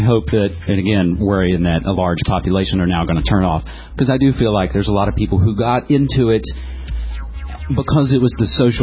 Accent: West Virginia, United States; coming from West Virginia, we had the primary several months ago, and I had to watch, you know, my home state be labeled as a bunch of redneck racists

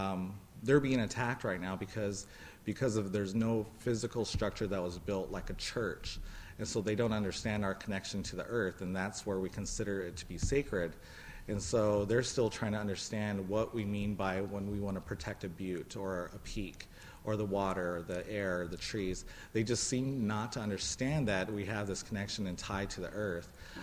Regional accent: Pine Ridge, South Dakota, United States; I'm from Pine Ridge, so we dealt with the Wounded Knee Massacre just over 100 years ago, and we are still hurting from that.

